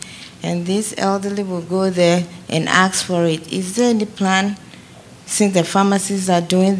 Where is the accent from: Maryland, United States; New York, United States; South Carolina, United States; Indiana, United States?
Maryland, United States; Bethesda; I'm from Bethesda.